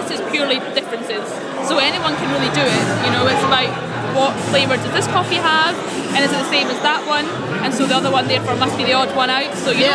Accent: Scotland, United Kingdom; accent: Scottish; moved away as an adult; now in London, United Kingdom; I was born and brought up in Scotland. I left when I was 22, moved to London. So I've been here now for 6 years

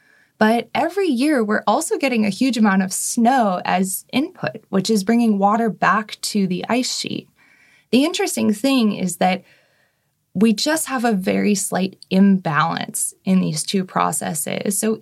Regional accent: United States; I mean, so I'm American

